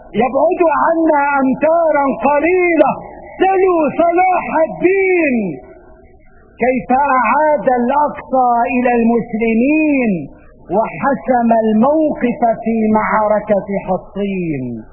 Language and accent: Arabic; Syria